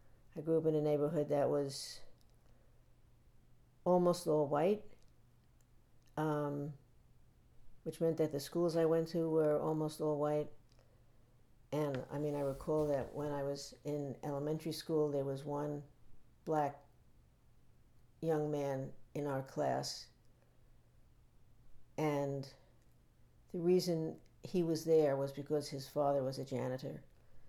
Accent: New York City, New York, United States; I grew up in Brooklyn, New York, which is the center of the universe, in my opinion. I grew up, about a mile from Sheepshead Bay

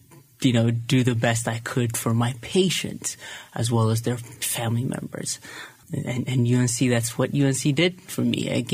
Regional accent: Ethiopia; yeah, I grew up in Ethiopia. I knew what it means not to have a lot of things, but to go back as a professional, especially working in healthcare

